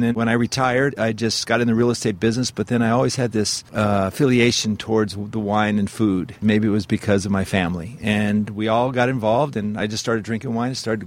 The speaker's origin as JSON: {"language": "English", "region": "California", "country": "United States", "tie": "born or raised there", "said": "Well, born and raised in California, Southern California, and I grew up here, and we make our home here."}